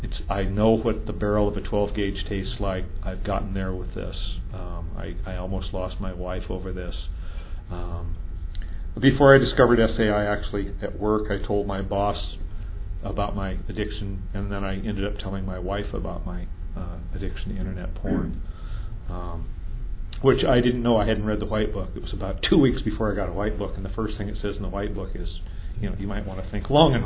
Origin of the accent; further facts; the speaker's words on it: Vermont, United States; I'm a sexaholic from Vermont.